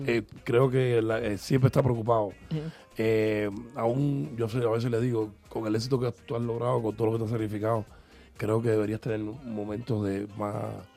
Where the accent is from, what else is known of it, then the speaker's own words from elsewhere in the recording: Cuba; moved away; como nosotros salimos de Cuba